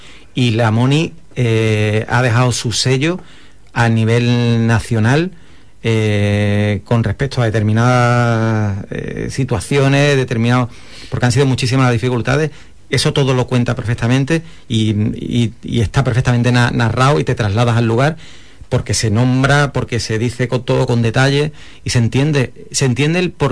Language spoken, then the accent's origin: Spanish; Huelva, Andalusia, Spain; en mi acento se me nota que yo de Filadelfia no soy. soy muy de aquí, y además este es el barrio de mi abuela.